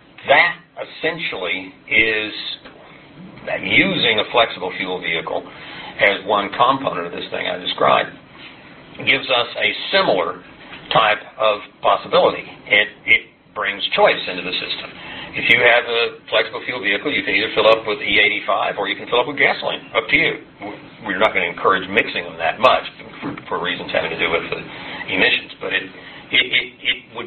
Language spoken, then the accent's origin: English; Oklahoma, United States; just the way a hillbilly in my home state of Oklahoma might have used corn stalks and corn stover to burn underneath his still